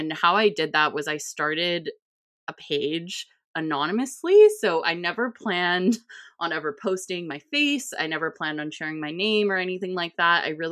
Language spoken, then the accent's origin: English; British Columbia, Canada; I'm from Canada. So I was in a small kind of rural town in BC, Canada